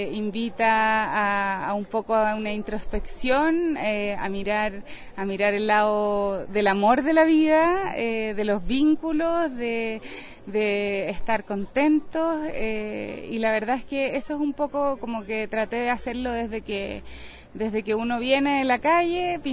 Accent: Chile; now in Guadalajara, Mexico; Yo soy chilena, llevo 7 años viviendo acá en Guadalajara.

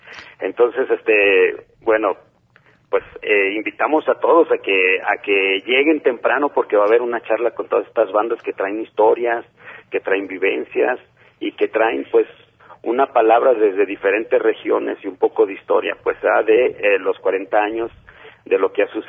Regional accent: Guadalajara, Jalisco, Mexico; entre varios colectivos que vivimos aquí, que somos de Guadalajara y la zona metropolitana

